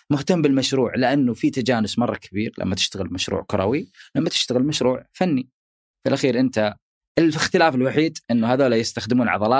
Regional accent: Saudi Arabia; الفنانين عندنا في السعودية مرة كثير المشاريع قليلة

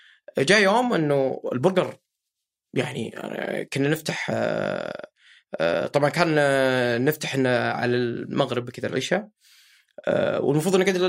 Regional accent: Saudi Arabia; احنا سعوديين

